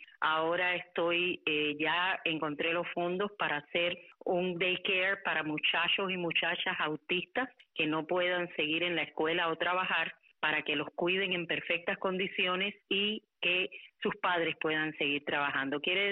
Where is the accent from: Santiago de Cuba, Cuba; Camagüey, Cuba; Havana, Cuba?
Camagüey, Cuba; Florida; nací en Camagüey, pero vivía en Florida, Camagüey, que era un pueblo mucho más pequeño. Y por muchos años estuvimos ahí. Mi abuelo vino de España, mis dos abuelos eran españoles.